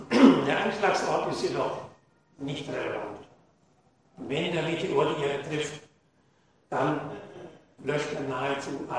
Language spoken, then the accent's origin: German; Nuremberg, Bavaria, Germany; born there; ich bin in Nürnberg geboren, habe in Darmstadt an der TH das Diplom der Meteorologie erworben, habe an der TU in Berlin promoviert